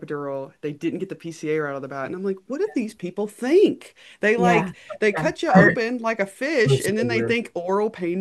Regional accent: Southern United States, United States; I was raised in the South and in a Southern Baptist community

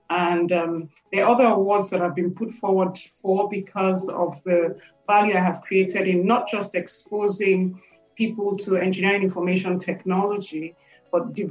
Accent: Nigeria; English is a second language; moved away; also born or lived in United Kingdom; When I emigrated from Nigeria to the United Kingdom to boarding school, I had to overcome various biases, racial bias, as well as gender bias, environmental bias. I wasn't used to the winter, I wasn't used to the cold weather.

